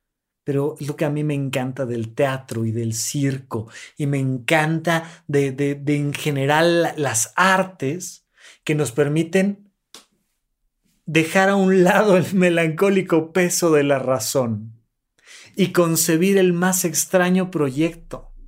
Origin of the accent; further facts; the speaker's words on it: Almoloya de Juárez, State of Mexico, Mexico; also born or lived in Toluca; Yo crecí, nací en Toluca, Estado de México, crecí en Almoloya de Juárez. Crecí en un pueblito donde pensar siquiera en conocer a alguien que salía en la televisión era literalmente imposible.